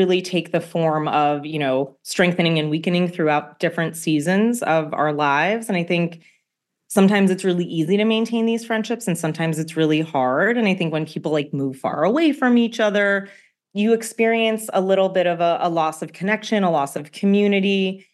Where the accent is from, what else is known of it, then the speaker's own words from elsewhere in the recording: New York, United States; I grew up in New York in the suburbs, and then I went to college at the University of Maryland where I majored in journalism